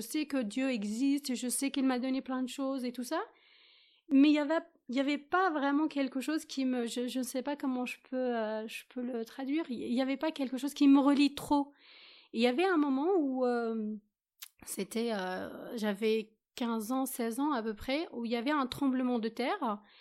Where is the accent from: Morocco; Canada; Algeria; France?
Algeria; j'ai 42 ans, je suis musulmane. J'ai grandi en Algérie.